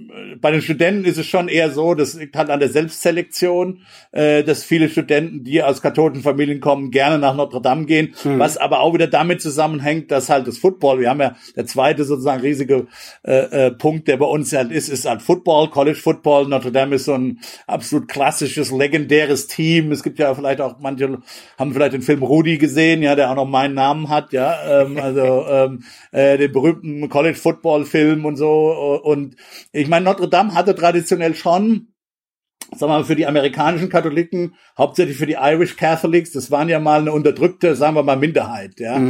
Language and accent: German; Hesse, Germany; Das haben wir dann aber auch in Gemeinschaftskunde ist es bei uns in Hessen damals, glaube ich.